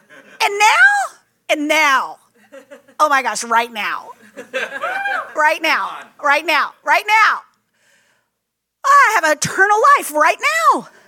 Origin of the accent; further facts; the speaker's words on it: Texas, United States; I'm from Texas originally, so I'll break out of y'all every once in a while, right?